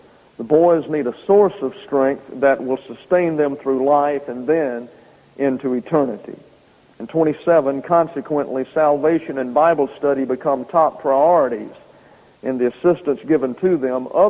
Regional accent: the South, United States; I was raised Baptist in the South, very conservative, good theology as far as it went, which is fortunate for me.

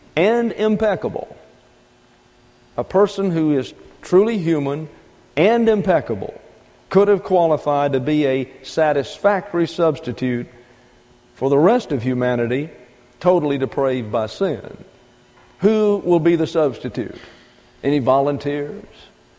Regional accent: the South, United States; You know I'm from the South and I like to be hot.

